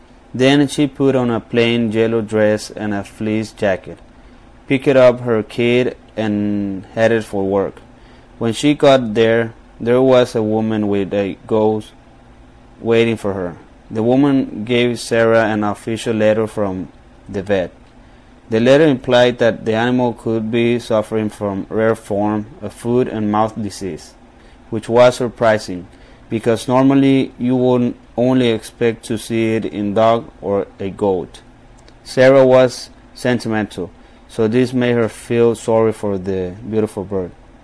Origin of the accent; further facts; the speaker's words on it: Zaragoza, Coahuila, Mexico; also born or lived in Eagle Pass, Texas; I come from Zaragoza, Coahuila, Mexico. I was born in Eagle Pass, Texas, but my family took me to Mexico.